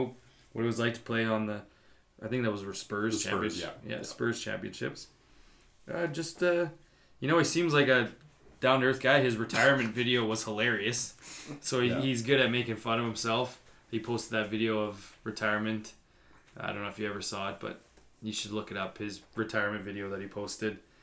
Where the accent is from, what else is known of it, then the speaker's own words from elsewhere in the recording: Canada; I needed a little Raptor feel. Being Canadian.